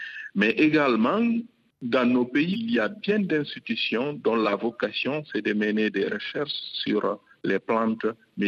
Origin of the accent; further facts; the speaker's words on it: Guinea; Et par exemple, nous, chez nous, en Guinée